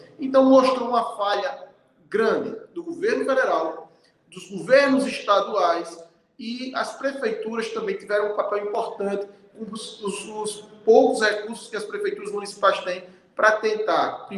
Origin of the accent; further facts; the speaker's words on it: Alagoas, Brazil; você que é pernambucano e eu que sou alagoano